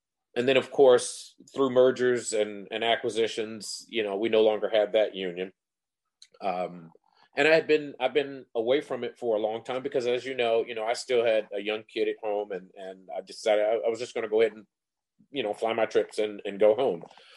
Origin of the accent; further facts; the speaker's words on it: Detroit, Michigan, United States; Okay, I grew up in Detroit. I had absolutely zero mentors in aviation.